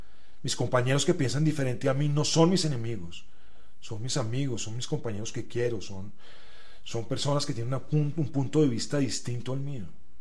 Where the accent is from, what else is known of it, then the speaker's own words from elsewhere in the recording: Bogotá, Colombia; accent: Bogotá; yo nunca me he preguntado si soy bogotano o no. Pues seguramente por mi acento, pues, es evidente que soy bogotano, pero yo no me siento bogotano.